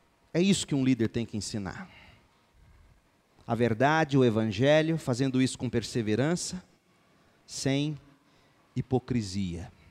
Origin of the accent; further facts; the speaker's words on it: Goiás, Brazil; eu sou goiano do pé rachado, eu sou minhoca, eu sou da terra. Mas eu vivi 17 anos fora daqui.